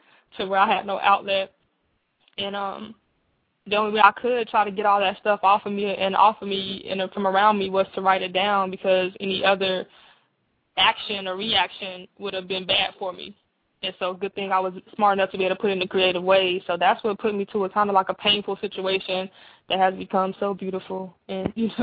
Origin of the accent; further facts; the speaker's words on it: Colorado, United States; also born or lived in Arkansas / New Jersey; I grew up in Colorado. You understand? But I was born in, you know, Arkansas.